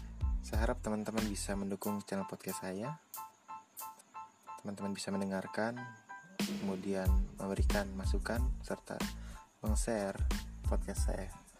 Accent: Tidore, North Maluku, Indonesia; Saya berasal dari Kota Tidore. Bagi teman-teman dulu yang pernah melihat uang 1000 yang dulu, itu ada gambar pulaunya. Nah, di situ ditulis Pulau Tidore dan Maitara. Pulau ini terletak di Provinsi Maluku Utara.

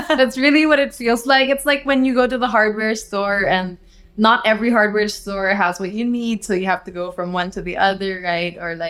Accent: Cagayan de Oro, Northern Mindanao, Philippines; Okay, so I grew up in Cagayan de Oro. We moved there when I was 3.

